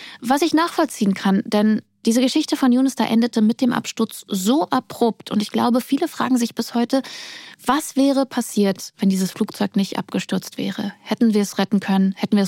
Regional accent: East Germany, Germany; Ich bin ja selber Ossi und komme aus einer ostdeutschen Familie

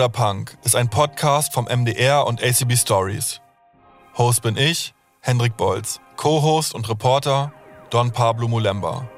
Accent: East Germany, Germany; über meine Kindheit und Jugend im Osten

